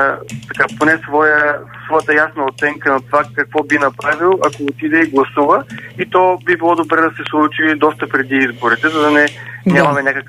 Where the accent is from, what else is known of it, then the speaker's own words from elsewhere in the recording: Northern Bulgaria, Bulgaria; Аз самия съм така от Северна България, родом.